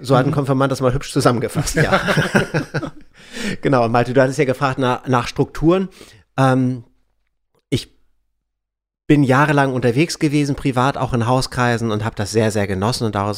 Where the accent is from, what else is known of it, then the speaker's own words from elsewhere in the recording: Büchen, Schleswig-Holstein, Germany; Ich komme ja aus Büchen an der ehemaligen innerdeutschen Grenze